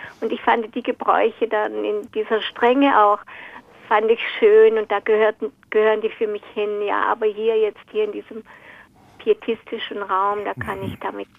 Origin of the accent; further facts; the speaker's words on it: Baden-Württemberg, Germany; also born or lived in Vienna; Also wir kommen eigentlich aus Wien und ich bin aber im Oberschwäbischen aufgewachsen.